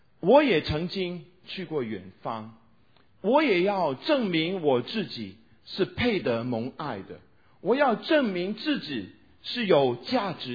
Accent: Guangdong, China; 我们广东人叫阻住地球转

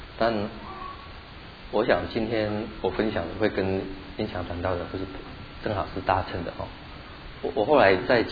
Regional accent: China; 那我也不晓得当时他去我们中国人讲的

